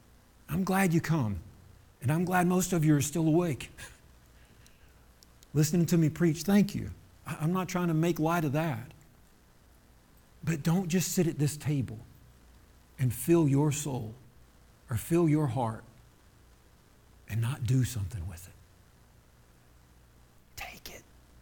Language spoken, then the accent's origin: English; Florida, United States; He's from Michigan, I'm from Florida. We met in the middle.